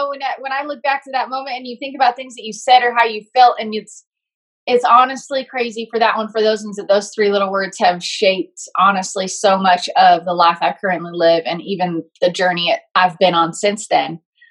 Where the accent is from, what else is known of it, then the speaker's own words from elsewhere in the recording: Utah, United States; also born or lived in California; At seven, we moved to Utah from California. And I told my dad I would only move if he bought me a Palomino Barrel horse when we got there.